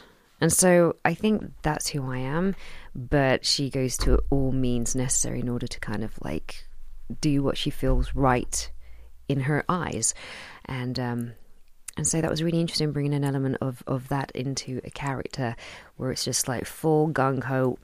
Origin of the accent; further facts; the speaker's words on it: London, United Kingdom; I am born and raised in London. Mm-hmm. Literally spent my whole life in London.